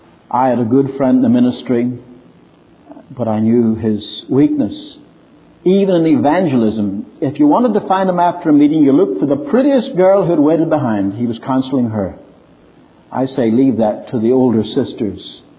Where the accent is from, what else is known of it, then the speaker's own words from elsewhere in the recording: Ireland; Now, I'm Irish. What are the Irish noted for? Good humor and bad temper.